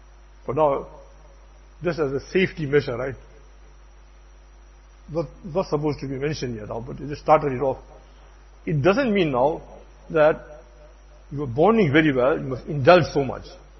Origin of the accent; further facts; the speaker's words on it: India; moved away; When I came from India, 1980, one Musalli is telling me